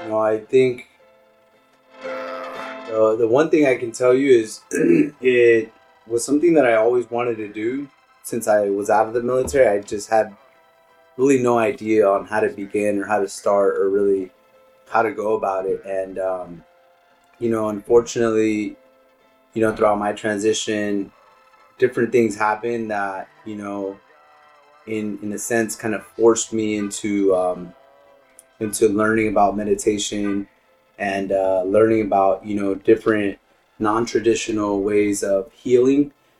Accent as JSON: {"language": "English", "town": "Long Beach", "region": "California", "country": "United States", "tie": "born or raised there", "said": "I grew up in Long Beach, predominantly, pretty much for the most part. I was born in South Central LA, but really I was raised my entire life in North Long Beach."}